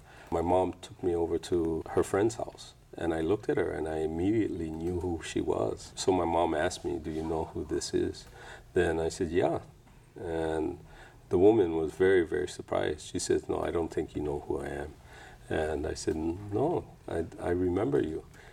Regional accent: Hawaii, United States; also born or lived in Morioka, Japan; My father was in the civil service. He was actually stationed in Japan at that time. And my mom was from Morioka. And so I was born there. And I came to Hawaii when I was 2.5 years old.

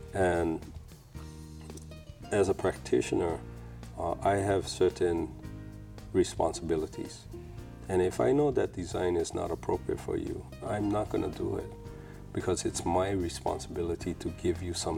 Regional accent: Hawaii, United States; also born or lived in Morioka, Japan; My father was in the civil service. He was actually stationed in Japan at that time. And my mom was from Morioka. And so I was born there. And I came to Hawaii when I was 2.5 years old.

